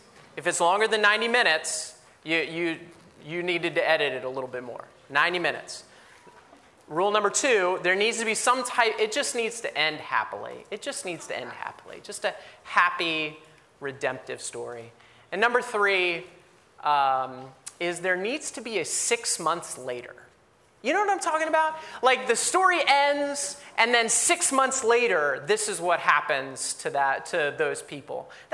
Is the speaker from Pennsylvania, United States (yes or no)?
yes; Pennsylvania, United States; I grew up in Pennsylvania. Might be another way to describe me.